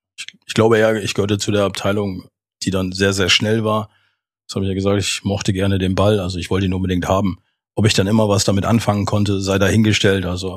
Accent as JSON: {"language": "German", "town": "Osnabrück", "region": "Lower Saxony", "country": "Germany", "tie": "born there", "lives_now": "Bremen, Germany", "said": "Jetzt ist Bremen mein Zuhause und ja, dieses kleine, beschauliche Osnabrück in der Nähe von Ibbenbüren ist dann ja dann der Geburtsort, an dem ich zur Welt gekommen bin, aber an dem ich nie gelebt habe und einfach nur das Licht der Welt erblickt habe und Osnabrücker bin."}